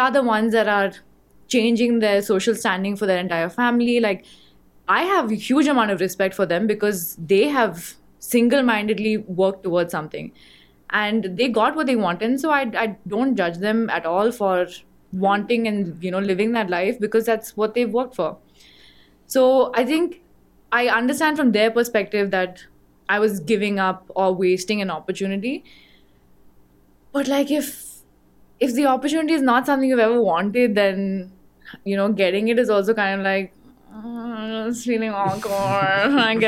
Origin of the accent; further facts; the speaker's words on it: India; also born or lived in United States; I came back to India and that first year I was like, damn, I'm really American. Because that's when I realized like my entire adult life happened in the US, right?